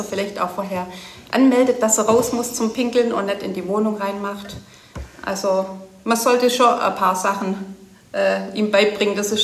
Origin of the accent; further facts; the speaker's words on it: Darmstadt, Hesse, Germany; Bin aus Darmstadt und habe früher einen Schäferhund